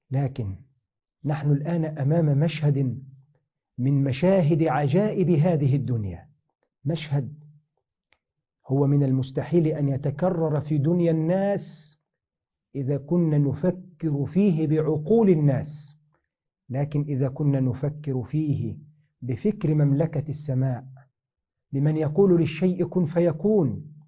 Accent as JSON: {"language": "Arabic", "country": "Egypt", "said": "عندنا في مصر مثل يقول: ابن الشيبة يتيم"}